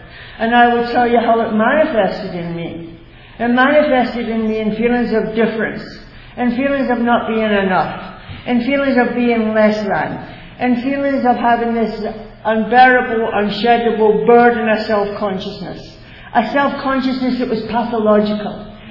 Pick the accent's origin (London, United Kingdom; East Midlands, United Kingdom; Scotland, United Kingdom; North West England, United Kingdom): Scotland, United Kingdom; Glasgow; born there; I was born in Glasgow, Scotland in 1943 during the Second World War.